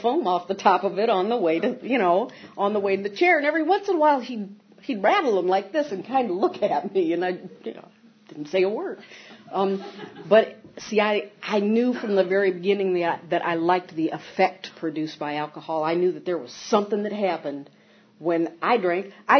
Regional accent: Toledo, Ohio, United States; I grew up around Toledo, Ohio, and I got married, and I got married right out of high school

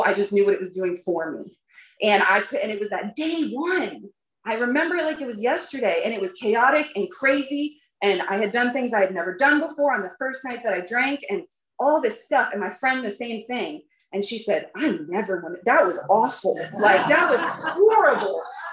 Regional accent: Manassas, Virginia, United States; And we ended up here in Virginia when I was 13 and have lived here ever since. I grew up in Manassas, right down the road.

